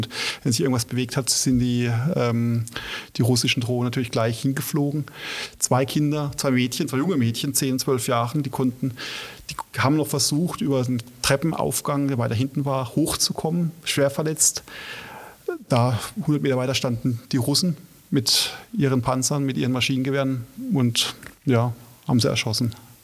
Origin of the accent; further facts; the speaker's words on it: Germany; Das merke ich auch als Deutscher, obwohl ich die Sprache nicht spreche.